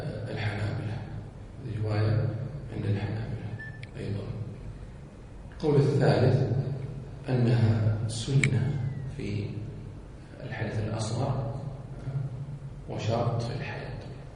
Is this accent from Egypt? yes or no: no; Saudi Arabia; عندنا في السعودية